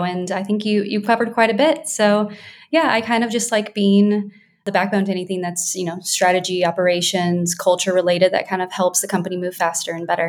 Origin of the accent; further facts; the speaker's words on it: Mobile, Alabama, United States; moved away as an adult; now in New York City, United States; I am from Mobile, Alabama, is where I've spent most of my life, and went to college there and kind of came up to New York when a little later, many years after college probably